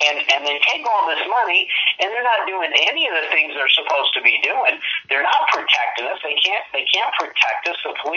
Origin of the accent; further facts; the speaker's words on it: Kentucky, United States; now in South Florida, United States; I'm originally from you guys' neck of the woods. I'm from Kentucky originally.